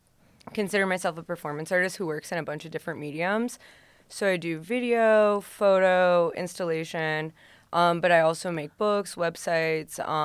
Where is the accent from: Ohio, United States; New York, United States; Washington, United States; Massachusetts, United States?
Ohio, United States; Toledo; which I'm from Toledo and I'm living here right now